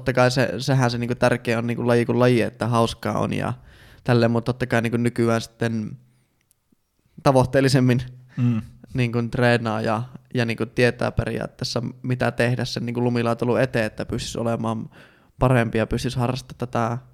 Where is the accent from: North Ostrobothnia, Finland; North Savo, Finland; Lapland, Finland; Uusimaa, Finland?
North Savo, Finland; Iisalmi; ensi kosketus oli itse asiassa ihan täällä kotikulmilla tuossa Palosvuorella Iisalmessa